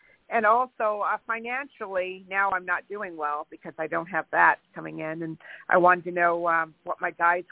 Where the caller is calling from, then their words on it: Santa Barbara, California, United States; I'm calling in from California.